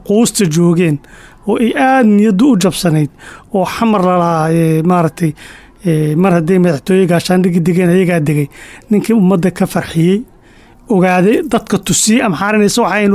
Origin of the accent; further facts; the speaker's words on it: Lower Shabelle, Somalia; born there; waxaan ku dhashay gobolka Shabeelo hoose